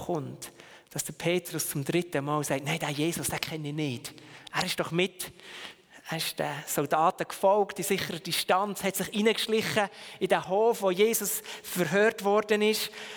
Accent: Biel, Bern, Switzerland; Und das Biel, wo ich aufgewachsen bin

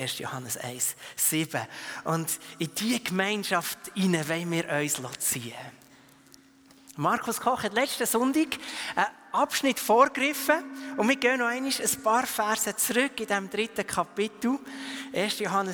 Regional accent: Biel, Bern, Switzerland; Ich bin in Biel aufgewachsen, wochenlang Nebel.

